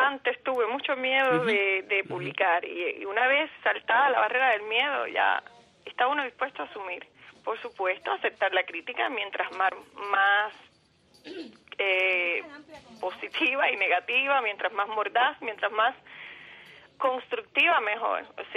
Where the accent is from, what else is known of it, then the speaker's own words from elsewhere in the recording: Mariel, Artemisa, Cuba; mi infancia entre barcos, allí en aquel pueblecito de Mariel donde yo nací, mis primos pescando, los barcos abandonados, la vida esa total marítima